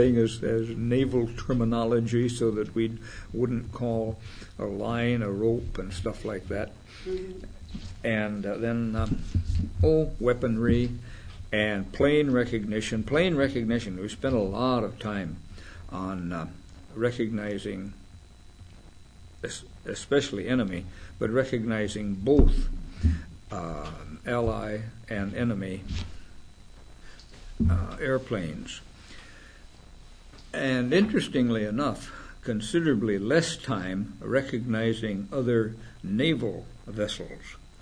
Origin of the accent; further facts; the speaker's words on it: Illinois, United States; Oh, well, I'm from Illinois. Where are you from?